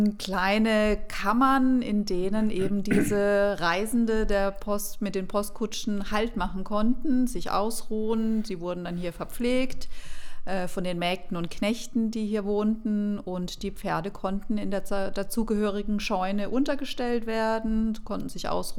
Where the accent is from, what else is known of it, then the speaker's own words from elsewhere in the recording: Baden-Württemberg, Germany; born there; Ich bin geboren hier in dem Ort, in dem wir uns befinden. Wie du schon sagtest, ein kleiner Ort am Rande von Freiburg, selbstständig.